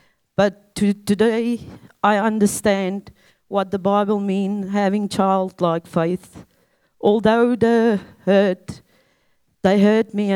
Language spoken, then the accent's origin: English; South Africa; I grew up in South Africa.